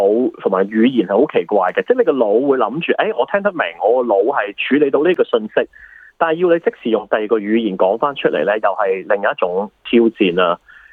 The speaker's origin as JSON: {"language": "Cantonese", "country": "Macau", "tie": "born or raised there", "moved": "as an adult", "lives_now": "Sydney, Australia", "said": "係啦，係土生土長澳門人，咁就18歲先至離開家鄉啦，叫做機緣巧合就嚟到悉尼讀書，咁跟住就真係落地生根咯。"}